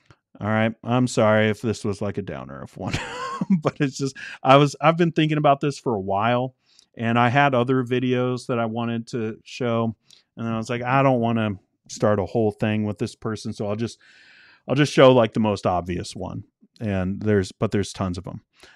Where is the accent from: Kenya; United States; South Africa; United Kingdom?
United Kingdom; I was brought up in the Open Brethren in the UK.